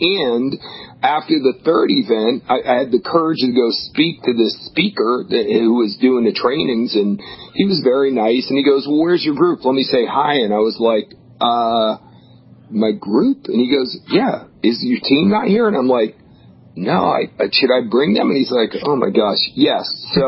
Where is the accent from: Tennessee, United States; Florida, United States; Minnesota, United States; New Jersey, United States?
New Jersey, United States; Yeah, I grew up in New Jersey, by the way. So New York, New Jersey, everyone's kind of hard and, it's a dog-eat-dog environment.